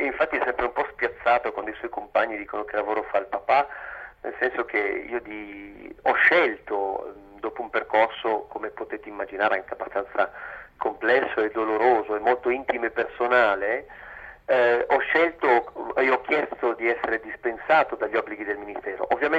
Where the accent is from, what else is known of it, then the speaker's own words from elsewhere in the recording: Aosta Valley, Italy; a me, essendo valdostano, montanaro